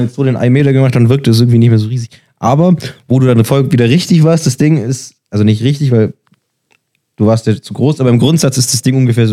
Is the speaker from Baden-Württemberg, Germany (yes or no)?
yes; Ulm, Baden-Württemberg, Germany; ich komme aus Ulm. Das ist da, wo das Ulmer Münster steht.